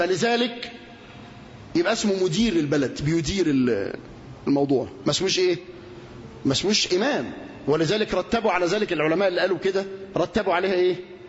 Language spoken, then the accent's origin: Arabic; Egypt; قلنا ان الديمقراطيه اللي بتمارس عندنا في مصر فيها الياتها